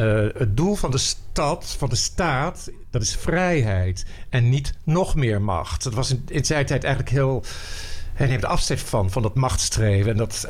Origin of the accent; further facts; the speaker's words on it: Nijmegen, Gelderland, Netherlands; moved away as an adult; now in Amsterdam, Netherlands; En dan kom ik uit Nijmegen. Ja, en dan, toen wist ik al heel snel... nee, ik wil hier weg. En ik kom voor 3 essen naar Amsterdam, de stad.